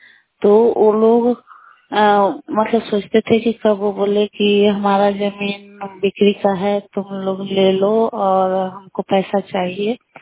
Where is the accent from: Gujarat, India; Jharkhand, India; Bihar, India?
Bihar, India; मैं नटारा पंचायत की निवासी हूँ। मैं एक गरीब परिवार के सदस्य हूँ और मैं जीविका से जुड़ी हुई हूँ।